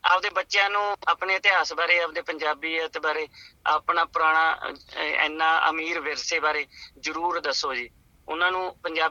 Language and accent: Punjabi; Middu Khera, Punjab, India; now in Craigieburn, Australia; ਮੈਂ ਜੀ ਪੰਜਾਬ ਦੇ ਵਿੱਚੋਂ ਜੀ, ਮੇਰਾ ਸ਼੍ਰੀ ਮੁਕਤਸਰ ਸਾਹਿਬ ਦੇ ਵਿੱਚ ਪਿੰਡ ਹੈ ਜੀ, ਮਿੱਡੂ ਖੇੜਾ ਜੀ, ਬਠਿੰਡਾ ਤੇ ਅਮਲੋਟ ਦੇ ਕੋਲ ਜੀ, ਉੱਥੋਂ ਆਇਆ ਜੀ ਆਪਣਾ। ਤੇ ਇੱਥੇ ਮੈਂ 2013 'ਚ ਆਇਆ ਸੀਗਾ ਜੀ, 2013 'ਚ, ਤੇ ਇੱਥੇ ਮੈਂ ਕ੍ਰੇਗੀਵਨ ਦੇ ਵਿੱਚ ਰਹਿ ਰਿਹਾ ਜੀ।